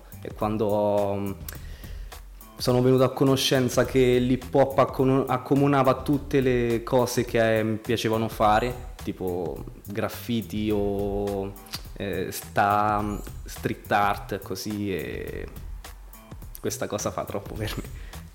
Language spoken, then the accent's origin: Italian; Marche, Italy; Guarda, io non sono proprio di Ascoli, quindi venivo da un paese un po' fuori.